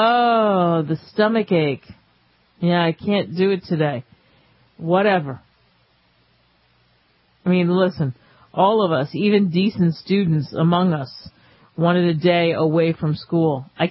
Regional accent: New Jersey, United States; Growing up in Jersey, my mother would kill me for saying that on the airwaves.

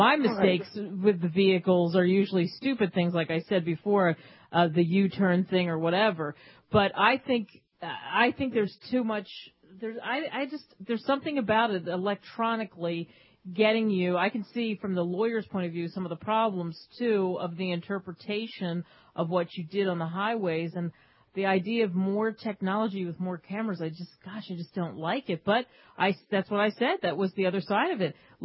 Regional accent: East Coast, United States; I grew up in the East, and it seemed to me, and maybe it's because more people commute, and I used to commute into New York

